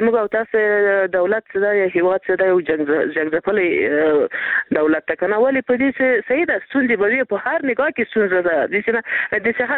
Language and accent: Pashto; Paktia, Afghanistan; ته د کوم ولایت موږ بس ورسېد پکتیا نه